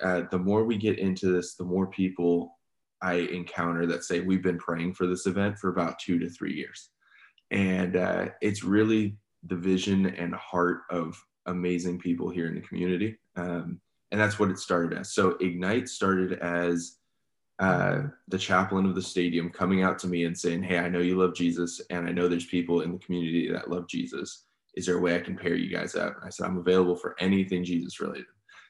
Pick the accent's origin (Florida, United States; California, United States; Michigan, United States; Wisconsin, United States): California, United States; Los Angeles; I am from Los Angeles, California. I grew up in California